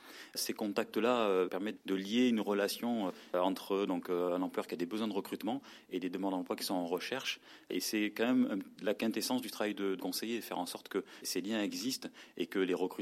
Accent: Volx, Provence-Alpes-Côte d'Azur, France; also born or lived in Manosque; je suis né à Manosque, j'ai grandi à Volx, donc j'ai eu la chance d'y vivre sur les 20 premières années.

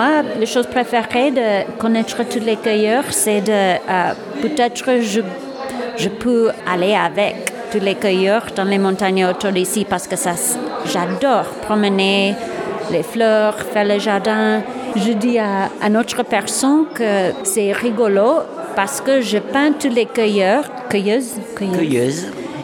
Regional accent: United States; French is a second language; now in France; Oui, je suis des États-Unis avant.

